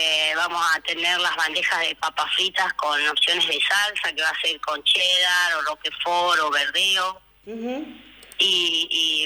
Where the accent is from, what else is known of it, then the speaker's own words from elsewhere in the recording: Bolivia; nosotros como colectividad boliviana que fuimos el último año